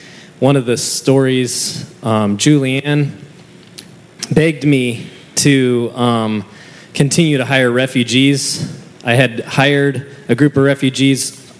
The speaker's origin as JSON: {"language": "English", "region": "Oregon", "country": "United States", "tie": "born or raised there", "said": "So I grew up out in Oregon."}